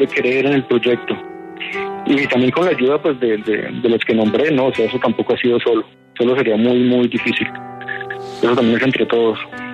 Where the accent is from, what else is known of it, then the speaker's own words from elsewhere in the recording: Colombia; por más que aquí uno esté adaptado, y ya llevo 9 años pasados, yo soy colombiano y eso está claro